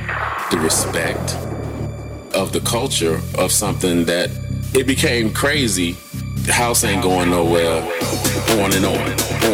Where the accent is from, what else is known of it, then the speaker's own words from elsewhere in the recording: Chicago, Illinois, United States; I'm from Chicago. I gotta play house music.